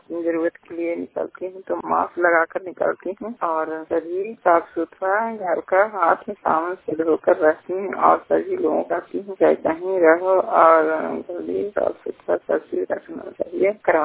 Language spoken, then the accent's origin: Hindi; Bihar, India; छतिहो के रहने वाले हैं, थाना हिलसा जिला नालंदा के निवासी हूँ।